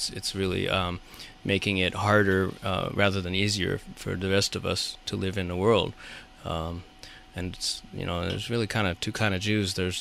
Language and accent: English; United States; Of course, as an American, lots and lots of, you know, billions of dollars a year.